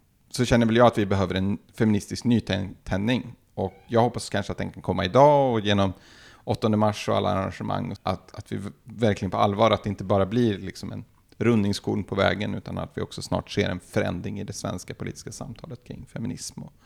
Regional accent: Karlstad, Värmland, Sweden; Hemma i Karlstad

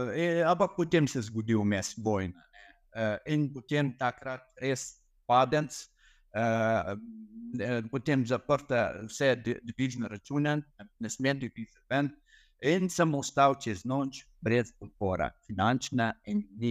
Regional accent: Iraq; Slovenian is a second language; now in Slovenia; jaz sem iz Iraka, iz velike družina

